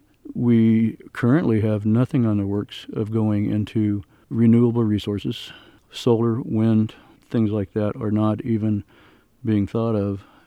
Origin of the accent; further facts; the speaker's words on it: Sonora, California, United States; I'm from Sonora. I've been a resident of Tuolumne County for 45 years.